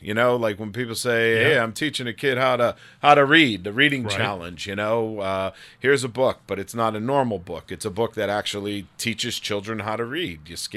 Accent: Connecticut, United States; Connecticut. My family's New York, Jersey, Pennsylvania.

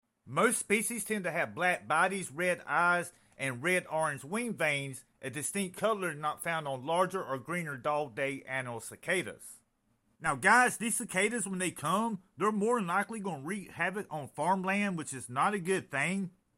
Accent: Lawrence, South Carolina, United States; but in my hometown, Lawrence, South Carolina, let me show you what our district's doing.

